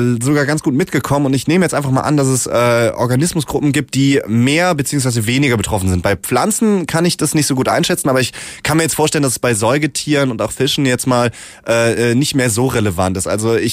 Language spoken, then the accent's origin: German; Germany; Ich komme auch selber aus Deutschland, aus der Nähe.